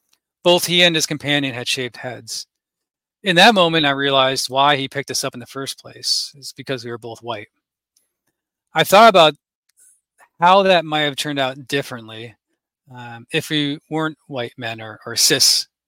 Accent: Northeast, United States; I grew up in the Northeast, where these ideals were widespread and entrenched, with easy access to hubs in areas like Vermont, Massachusetts, upstate New York, etc.

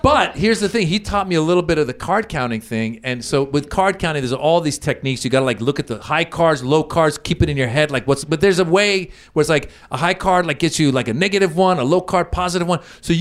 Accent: Iran; now in United States; Hey, I'm from Iran

